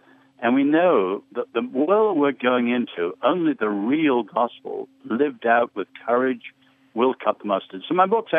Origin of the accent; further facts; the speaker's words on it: England, United Kingdom; now in United States; The tragedy is that we in the West, and I speak as an Englishman as well as someone living in America, we are not demonstrating the alternative.